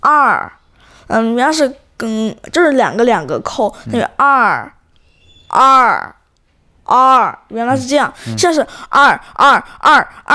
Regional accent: China; 就是我们中国人就是都玩狙

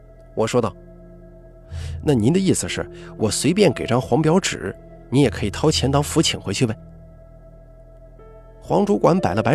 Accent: Linzikou, Hunan, China; 我老家林子口也是属于岳阳的

